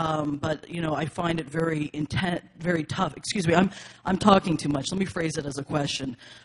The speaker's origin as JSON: {"language": "English", "country": "United States", "lives_now": "Canada", "said": "I'm from the States originally."}